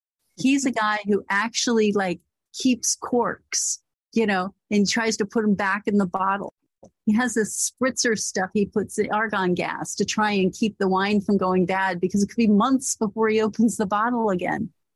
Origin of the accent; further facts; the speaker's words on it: Corpus Christi, Texas, United States; I'm from Corpus Christi, Texas. If you don't know where that is, that's about 4 hours south of Houston, 4 hours north of Mexico.